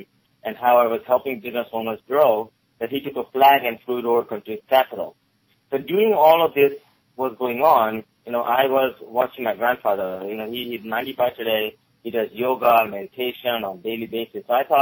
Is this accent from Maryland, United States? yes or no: yes; Gettysburg, Maryland, United States; moved away; also born or lived in India; I came here originally from India in 1989, with $20 and not a word of English. I grew up here in Gettysburg, Maryland area